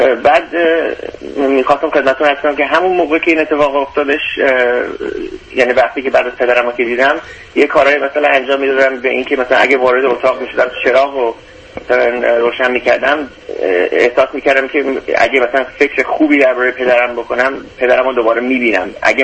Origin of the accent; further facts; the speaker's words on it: Iran; از ایران که اومدیم